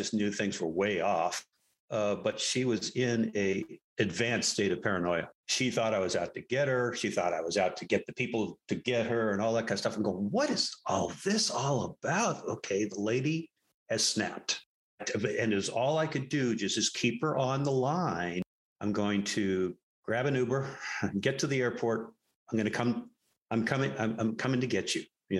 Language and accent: English; Denver, Colorado, United States; born there; I was born in St. Luke's Hospital in Denver, baptized Lutheran.